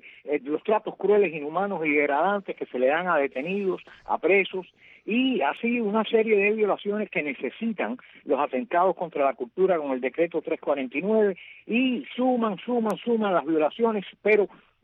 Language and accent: Spanish; Cuba; los que van a decidir la situación en Cuba somos los cubanos, los de acá y los que están fuera